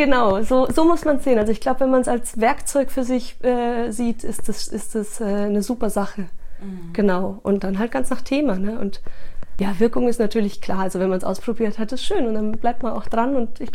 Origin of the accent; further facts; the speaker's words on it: Chile; Also ich bin ja in Südamerika aufgewachsen auch und habe dazu, also auch deswegen so meine Affinität zu diesen ganzen Ländern. Ich selber zwar aus Chile